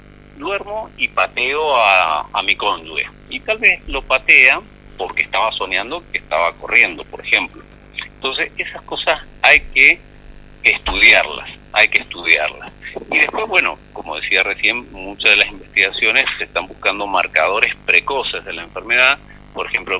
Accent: Mendoza, Argentina; nosotros como mendocinos tenemos el orgullo

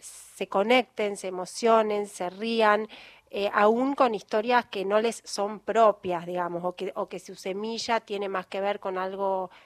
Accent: Buenos Aires, Argentina; No, no, yo soy de Buenos Aires, pero bueno, la infancia, dejar la infancia.

